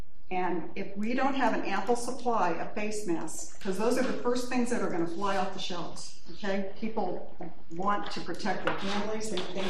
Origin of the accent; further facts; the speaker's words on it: Florida, United States; also born or lived in Virginia; I've lived in Palm Coast for 2 years. I'm from Virginia. Actually, originally from Florida, graduated from the University of Florida